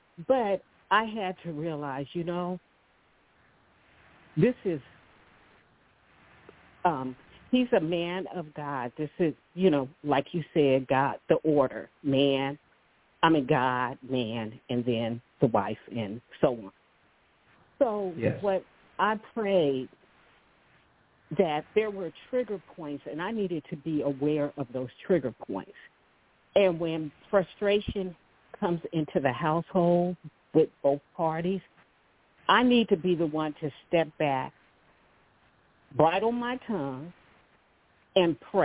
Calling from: California, United States; Shalom, Elder. … I'm calling from California.

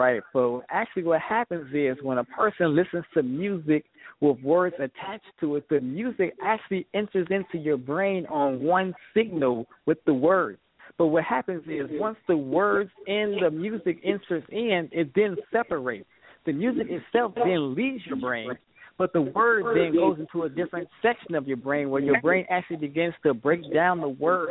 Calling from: Chicago, Illinois, United States; Actually, I'm in the city of Chicago, hanging out with my sister in Christ.

